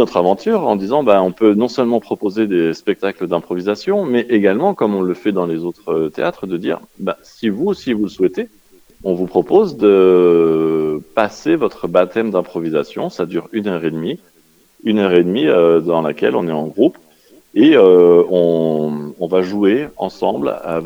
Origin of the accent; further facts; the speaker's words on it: Lyon, Auvergne-Rhône-Alpes, France; D'abord parce que je suis lyonnais.